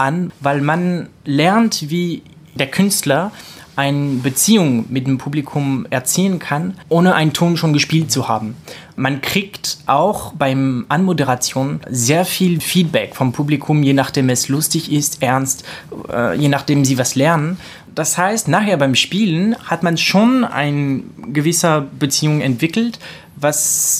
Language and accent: German; France; German is a second language; was mich natürlich als Franzose auch wieder sehr, sehr freut.